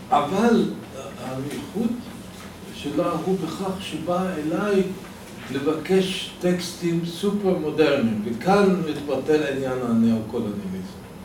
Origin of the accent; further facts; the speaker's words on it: Baghdad, Baghdad Governorate, Iraq; כשהייתי ילד בגיל, בבגדד, בבית ספר עממי